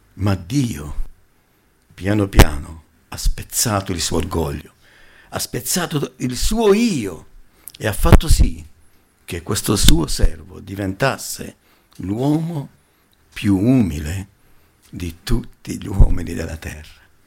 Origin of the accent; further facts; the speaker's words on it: Foggia, Apulia, Italy; now in Milan, Italy; Sono 55 anni che vivo a Milano, dal 67, pensate, però non potrò mai dire sono di Milano. Non posso mai dire che appartengo a questa zona. Devo dire sono di Foggia.